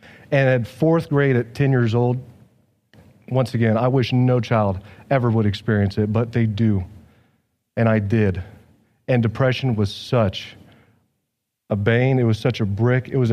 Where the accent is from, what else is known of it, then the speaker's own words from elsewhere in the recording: Hiawatha, Kansas, United States; also born or lived in Tulsa, Oklahoma / Jewel, Kansas / Horton, Kansas; I was born in Tulsa, Oklahoma, stayed there for about 2 months, moved up to Hiawatha, Kansas. That is North Kansas, not too far away from Nebraska.